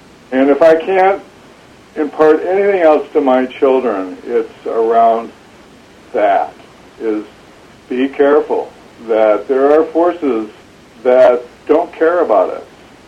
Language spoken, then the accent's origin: English; Wisconsin, United States; Growing up in Wisconsin, again, having a childhood at the time in the 50s and 60s in Wisconsin, I am very, very fortunate that I was able to have that experience.